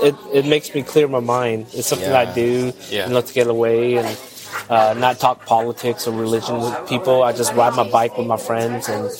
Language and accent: English; Dallas, Texas, United States; That's my team, but I'm from Dallas, so.